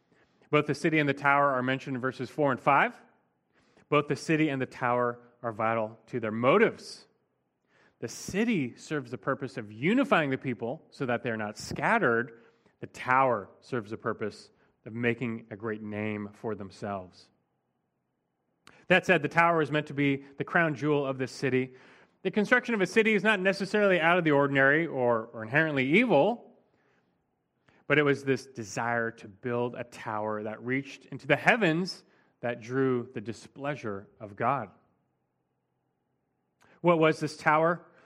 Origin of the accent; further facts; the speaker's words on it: Los Angeles, California, United States; I grew up in Los Angeles, which is known to be a sprawling city.